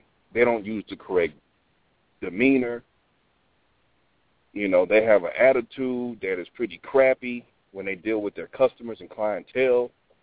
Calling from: Texas, United States; Descendant from Texas.

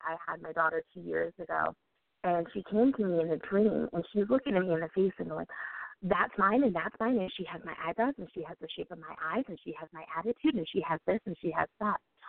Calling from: Delaware, United States; I'm calling from Delaware.

